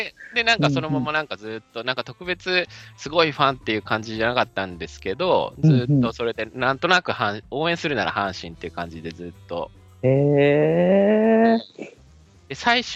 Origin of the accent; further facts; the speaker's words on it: Saitama, Japan; もう田舎、本当田舎の埼玉県生まれの埼玉育ちで、今年40歳か